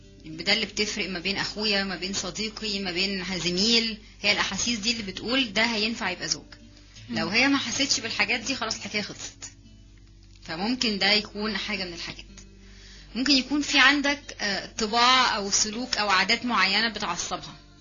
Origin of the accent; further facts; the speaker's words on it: Egypt; احنا في عندنا في مصر هنا دلوقتي